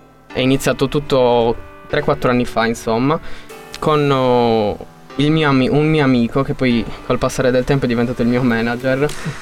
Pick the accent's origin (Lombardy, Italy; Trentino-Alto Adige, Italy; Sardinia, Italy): Sardinia, Italy; Cagliari; also born or lived in Quartu Sant'Elena; Io sono nato a Quartu, poi vabbè, Sono cresciuto comunque a Cagliari, sì, con pieno sardo, diciamo.